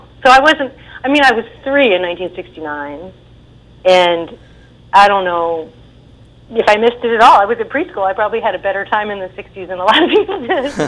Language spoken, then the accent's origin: English; Berkeley, California, United States; I grew up in Berkeley and I went to a pretty far out school, you know, where I didn't brush my hair and I didn't wear my shoes and I wasn't graded.